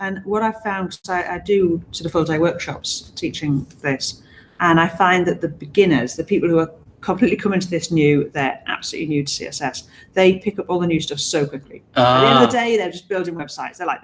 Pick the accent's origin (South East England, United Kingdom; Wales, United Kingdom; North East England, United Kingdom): North East England, United Kingdom; now in Bristol, United Kingdom; Yeah, so I am a British web developer. I live in Bristol in the UK, although I'm actually from the northeast of England originally.